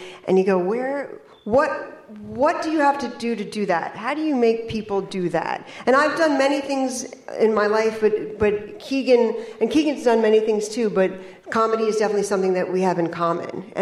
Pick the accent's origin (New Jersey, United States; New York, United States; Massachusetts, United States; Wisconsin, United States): New York, United States; New York City; So I grew up in and around New York City.